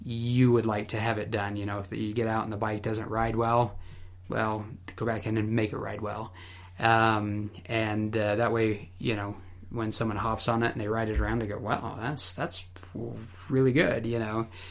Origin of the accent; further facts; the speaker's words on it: American Fork, Utah, United States; I grew up here in American Fork. Well, in American Fork.